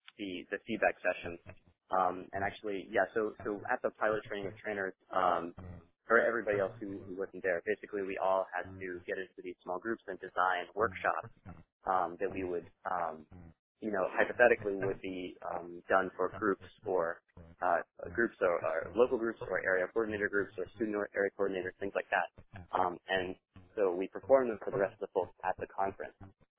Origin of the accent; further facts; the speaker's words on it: Massachusetts, United States; I'm from Massachusetts